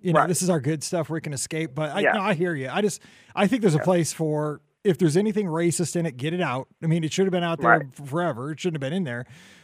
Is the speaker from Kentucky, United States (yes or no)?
no; St. Louis, Missouri, United States; I'm from St. Louis. We're like, you know, we're the blues, you know, we're jazz and blues.